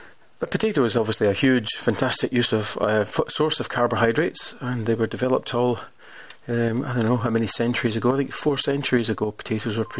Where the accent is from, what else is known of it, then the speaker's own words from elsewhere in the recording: Scotland, United Kingdom; I'm Scottish. I speak quickly when I'm nervous.